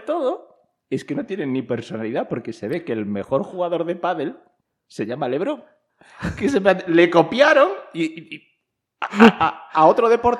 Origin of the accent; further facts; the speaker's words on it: Spain; nosotros, como buenos españoles, llevamos a jugadores de baloncesto profesionales